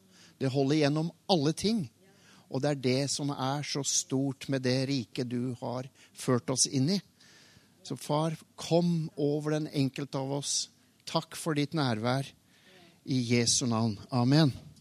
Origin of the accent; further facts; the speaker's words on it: Porsgrunn, Telemark, Norway; vi har født og oppvokst i Porsgrunn, jeg på vestsiden og hun på østsiden. Hun var ureder og jeg var Porscher.